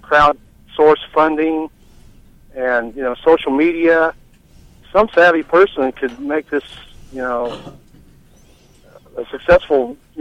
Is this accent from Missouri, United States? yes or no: yes; North Kansas City, Missouri, United States; I'm from North Kansas City.